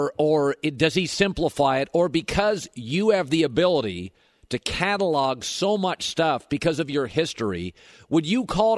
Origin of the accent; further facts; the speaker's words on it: Westport, Washington, United States; my hometown, Aberdeen, Westport, Washington.